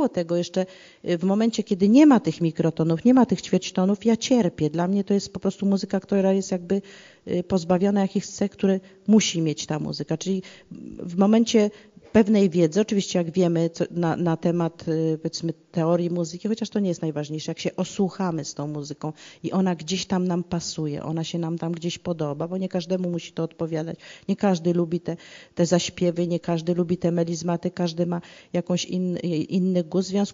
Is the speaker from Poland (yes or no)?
no; Iran; ja przyjechałam z Iranu, tam musiałam w szmatkach na głowie, nie mogłam śpiewać